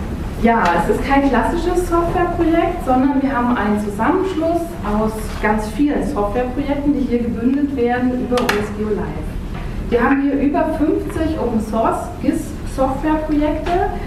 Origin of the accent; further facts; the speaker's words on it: Bonn, North Rhine-Westphalia, Germany; ich komme aus Bonn